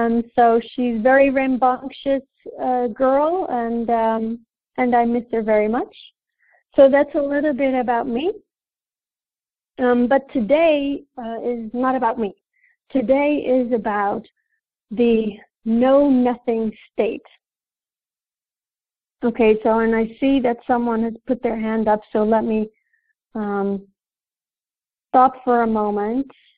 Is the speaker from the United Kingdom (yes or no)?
no; Netherlands; I am from the Netherlands, and I am a neurosemantics trainer.